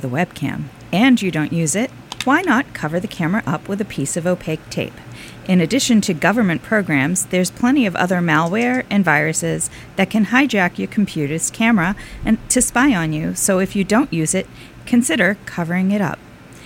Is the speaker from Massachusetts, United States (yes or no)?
yes; Somerville, Massachusetts, United States; back in the hood for me. I'm from Somerville native originally